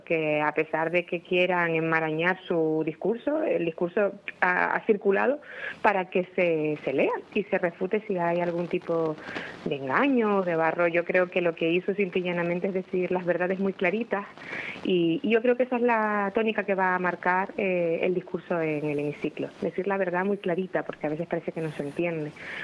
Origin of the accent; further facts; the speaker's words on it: Canary Islands, Spain; preguntando ya por todos los temas que afectan a Canarias. Por supuesto, estoy aquí para defender mi tierra